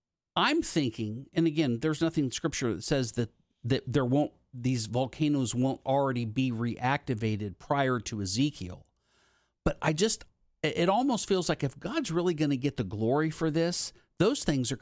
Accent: California, United States; when I grew up in California, I was there for two earthquakes and I slept through both of them.

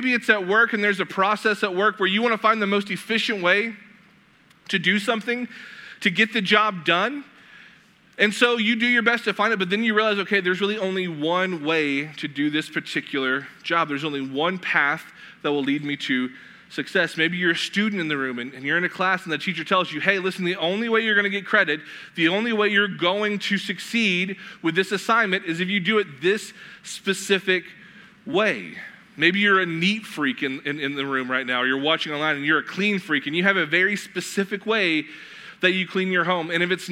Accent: Knoxville, Tennessee, United States; Like, growing up in Knoxville, Tennessee, my whole life, I never like saw a map.

